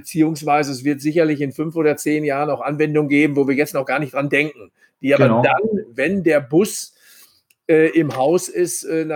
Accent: North Rhine-Westphalia, Germany; So ist es bei uns im Sauerland.

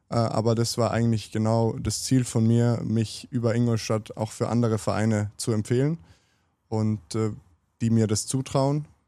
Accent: Trentino-Alto Adige, Italy; Ich bin da in der Nähe aufgewachsen. Ritten ist zwar eher in Konkurrenz mit Bozen, also mein Heimatverein

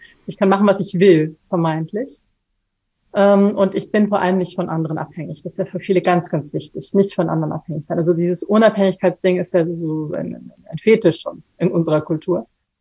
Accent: Bali, Indonesia; ich habe als Kind auf Bali gelebt, in einer ganz traditionellen Dorfstruktur, wo einfach jeder jedem immer hilft

